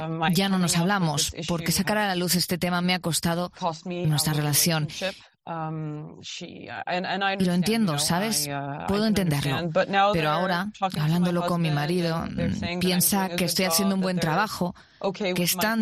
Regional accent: Louisville, Kentucky, United States; born there; busqué Louisville, Kentucky, que es la ciudad en la que nací.

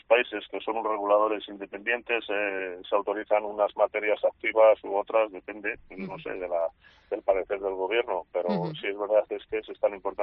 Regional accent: Valladolid, Castile and León, Spain; nosotros, los españoles, ni los castellanos, ni los de Valladolid

